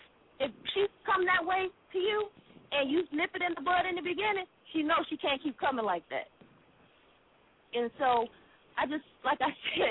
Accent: Michigan, United States; from Michigan.

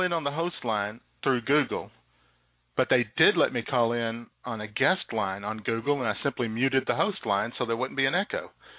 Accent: Arkansas, United States; I'm from Arkansas.

